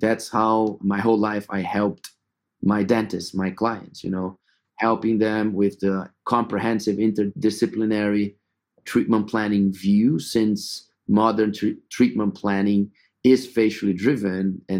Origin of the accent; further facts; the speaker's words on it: Brazil; English is a second language; So we grew up in Brazil in a very mixed society, you know, much more than Europe, much more than US.